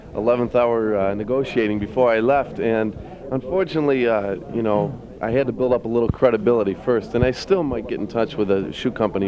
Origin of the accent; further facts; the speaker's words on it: Syracuse, New York, United States; also born or lived in Atlanta; now in Chicago, United States; From Syracuse, New York, Harry. I come to Chicago by way of Atlanta.